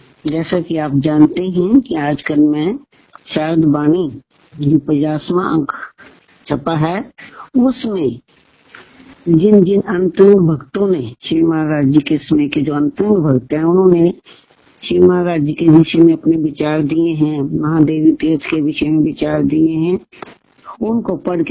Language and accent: Hindi; Bhuntar, Himachal Pradesh, India; तथा मैं भूंतर जिला कुल्लू हिमाचल प्रदेश की रहने वाली हूँ। मेरा जन्म रायसेन जिला कुल्लू में हुआ।